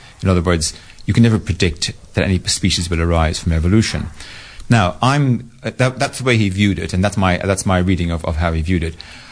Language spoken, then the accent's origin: English; Dublin, Leinster, Ireland; moved away as an adult; now in United Kingdom; my background is that I'm from South Dublin. I went to Trinity College Dublin, studied medieval English and philosophy. And I left, went to the UK